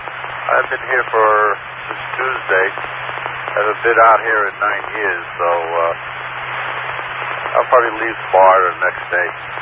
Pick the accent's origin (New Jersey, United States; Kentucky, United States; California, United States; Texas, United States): New Jersey, United States; Freehold; now in West Islip, United States; And I'm from Freehold. Right now, my QTH is West Islip.